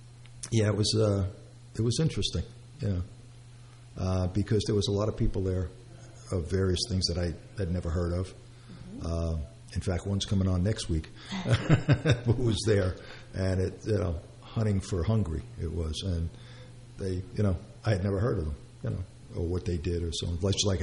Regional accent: Brooklyn, New York, United States; born there; I was born in Brooklyn. We didn't have too many horses.

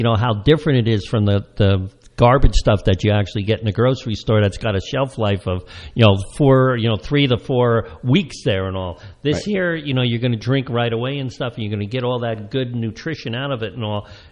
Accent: Cokesbury, United States; When I was growing up in Cokesbury, I used to work on a farm, the Sutton's farm there

